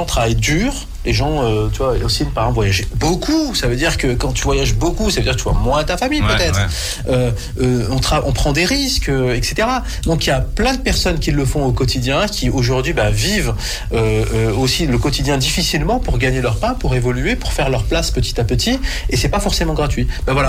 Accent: France; Quel est le rôle qu'on a à jouer dans le lien en tant que Français, franco-maghrébin?

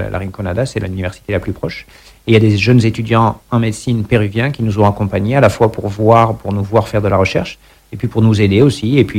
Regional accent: Pyrenees, France; moi c'est vrai que je viens des Pyrénées à la côté de l'Espagnol, à côté de l'Espagne, donc ça m'aide.

